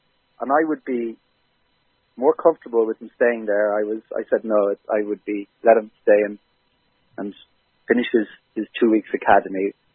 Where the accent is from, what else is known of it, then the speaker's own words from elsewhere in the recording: Ireland; I mean, as you said, I'm from Ireland